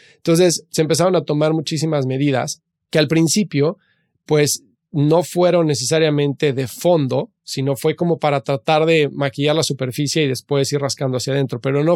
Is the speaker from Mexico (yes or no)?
yes; Mexico; yo que soy mexicano, que tuve la fortuna de poder estudiar en Estados Unidos